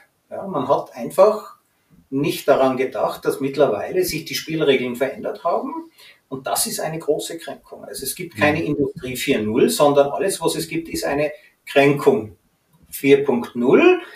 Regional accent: Tyrol, Austria; Bei uns in Tirol hat zu meiner Zeit niemand einen vollqualifizierten Softwareingenieur gebraucht.

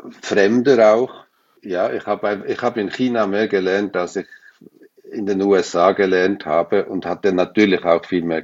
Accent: Switzerland; als Schweizer bin ich halt eher in den Bergen zu Hause als am Meer.

